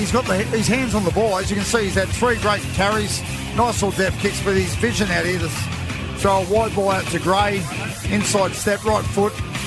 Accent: New South Wales, Australia; Well, I'm from the Northern Beaches and I'm white.

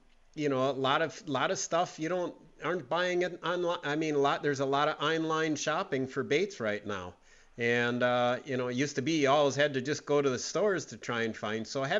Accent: Green Bay, Wisconsin, United States; When I grew up in Green Bay, that was fairly common.

